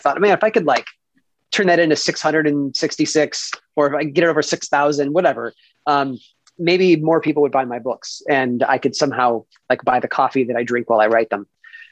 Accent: Midwest, United States; I grew up in the Midwest. It was the sort of place where you had to jump in your car and drive like an hour to the nearest mall.

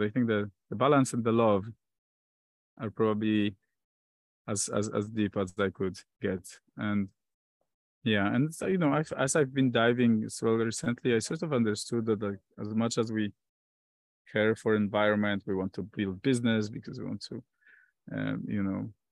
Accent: Poland; English is a second language; Like, I come from Poland and I feel like culturally self-love is just something that's seen as narcissistic and wrong.

